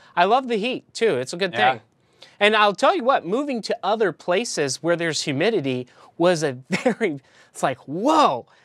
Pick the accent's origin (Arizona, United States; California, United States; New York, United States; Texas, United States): Arizona, United States; Flagstaff; also born or lived in Florida / Phoenix; I was born in Florida, but I don't remember it because parents moved over to the West Coast. I remember living in Flagstaff, Arizona, which is a really beautiful community up until I was around 10 years old.